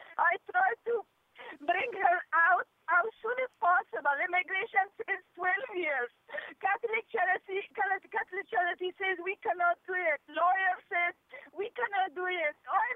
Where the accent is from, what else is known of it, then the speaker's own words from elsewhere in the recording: Afghanistan; English is a second language; now in United States; I'm from Afghanistan. I lost my 12 relatives over there.